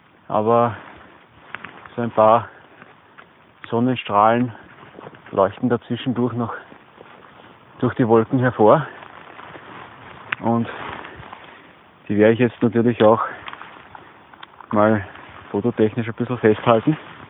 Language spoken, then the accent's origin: German; Breitenfurt, Lower Austria, Austria; Ich bin heute unterwegs in meiner Heimatgemeinde Breitenfurt